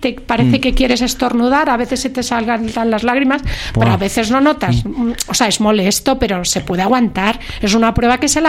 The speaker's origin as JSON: {"language": "Spanish", "country": "Spain", "said": "somos los españoles unas personas tan sociables, que nos queremos reunir, que nos queremos ir de fiesta"}